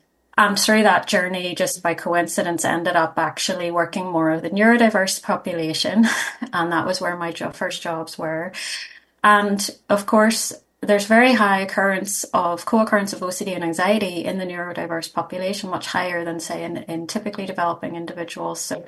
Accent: Belfast, Northern Ireland, United Kingdom; I'm from Northern Ireland. I'm from Belfast. And grew up there, and there were not services there.

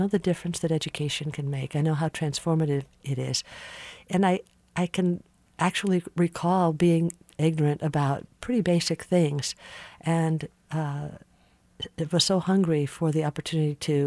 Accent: Hawaii, United States; also born or lived in Santa Barbara, California; I grew up in the Hawaiian Islands.

